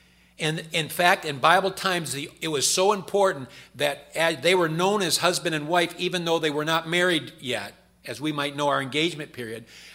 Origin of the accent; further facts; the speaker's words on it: Michigan, United States; You know I'm from Michigan, and you know I've had a very happy fall this year.